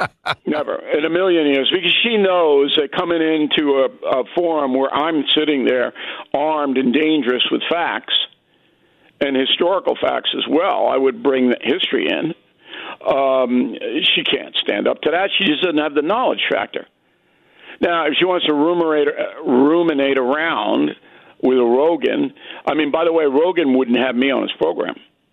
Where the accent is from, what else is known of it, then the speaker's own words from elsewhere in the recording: United States; Certainly was insulting to me as an American, as a voter.